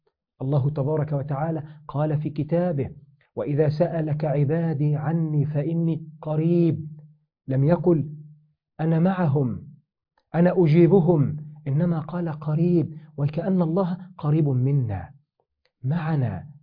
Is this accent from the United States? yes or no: no; Egypt; عندنا في مصر مثل يقول: ابن الشيبة يتيم